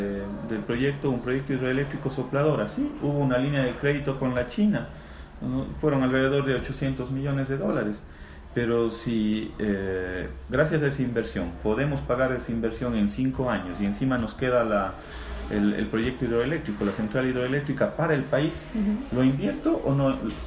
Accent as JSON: {"language": "Spanish", "country": "Ecuador", "said": "si creo mucho en mi país y estoy dispuesto a trabajar por mi Ecuador"}